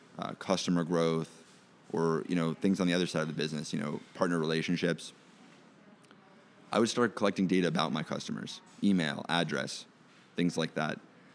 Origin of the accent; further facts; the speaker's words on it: Orlando, Florida, United States; I actually just moved back to Orlando, Florida. So as it turns out, I'm in my hometown right now.